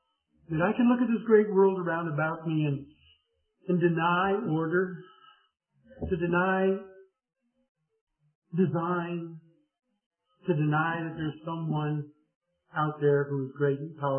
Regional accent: Midwest, United States; I live in the Midwest. I grew up in the Midwest. I've always lived in the Midwest.

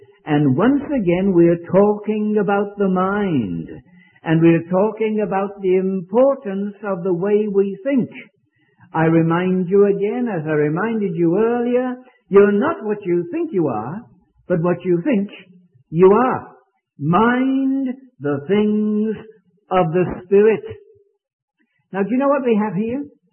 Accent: United Kingdom; Was it Sunday night I mentioned about being British and singing … … Britons never shall be slaves? And I used to sing it with the rest of Britons

